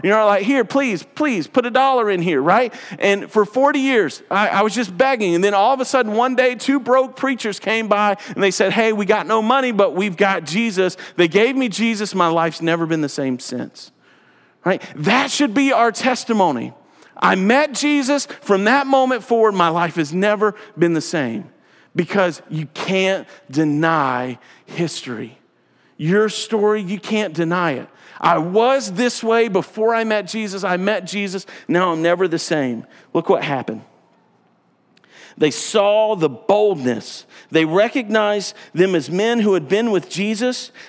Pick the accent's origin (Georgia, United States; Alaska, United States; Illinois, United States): Georgia, United States; Like, I grew up in South Georgia, right? Like, the county that I grew up